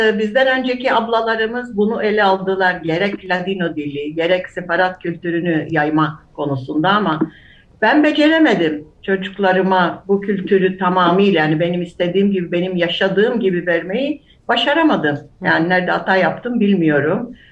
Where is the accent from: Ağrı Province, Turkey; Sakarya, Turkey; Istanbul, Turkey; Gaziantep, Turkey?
Istanbul, Turkey; Tabii ki burada doğdum, İstanbul'da doğdum. Hı-hı. Yine orada Galata'larda, Kuledibi, kendi aramızda konuştuğumuz zaman Kuledibi çocuğuyuz deriz. Hı-hı. Oralarda yaşadık, büyüdük, yani ergenliğe kadar.